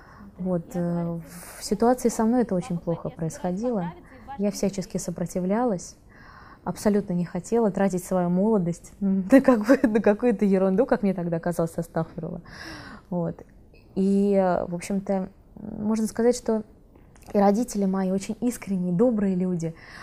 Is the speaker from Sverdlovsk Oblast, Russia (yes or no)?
no; Moscow, Russia; born there; Я родилась в Москве в 1976 году, 4 июня.